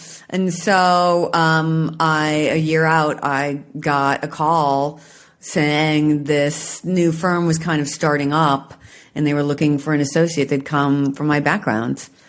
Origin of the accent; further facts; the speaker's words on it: Washington, United States; I'm from Washington State. I went to University of Washington.